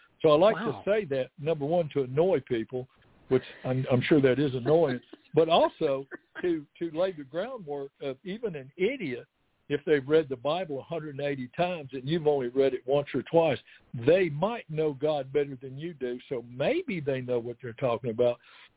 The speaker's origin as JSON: {"language": "English", "region": "Alabama", "country": "United States", "said": "And I always try to specify that I'm from Alabama, so I spell it"}